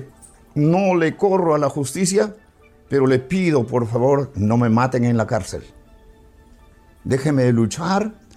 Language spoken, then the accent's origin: Spanish; Peru; Yo no me he fugado. Yo soy peruano.